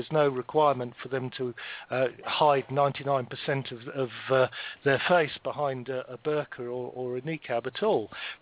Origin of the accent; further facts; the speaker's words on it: England, United Kingdom; There's a certain level of trust that we have between ourselves as indigenous English people